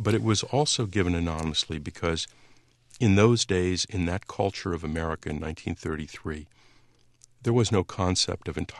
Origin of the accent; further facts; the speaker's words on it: Canton, United States; it was more money than most people in my hometown of Canton had seen in memory. Unemployment was 50%, that's the estimate, back then in my hometown.